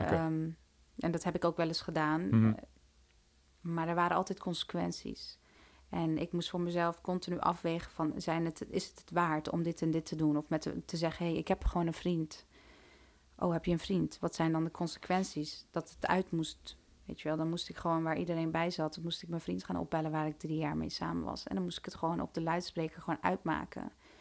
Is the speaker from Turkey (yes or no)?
yes; Turkey; now in Netherlands; ik ben Turks